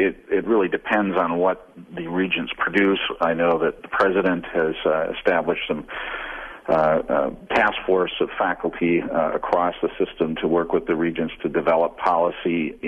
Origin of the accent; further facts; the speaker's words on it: Wisconsin, United States; moved away as an adult; I came out of the University of Wisconsin system. I grew up in Wisconsin.